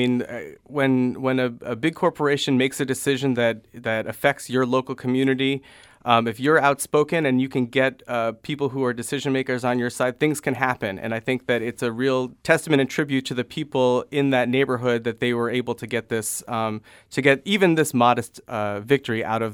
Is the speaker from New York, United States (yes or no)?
no; New Hampshire, United States; Well, I'm from New Hampshire, so it's hard for me to say this